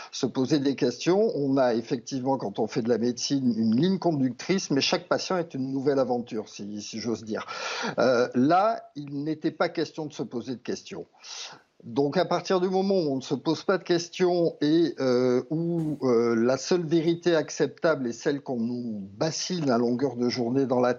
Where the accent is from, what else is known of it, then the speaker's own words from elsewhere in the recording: France; c'est mon pays, j'y ai travaillé pendant 25 ans, je suis français